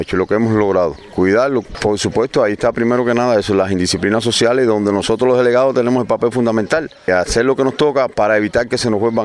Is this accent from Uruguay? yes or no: no; Santa Lucía, Cuba; born there; desde que soy nacido en Santa Lucía que no había visto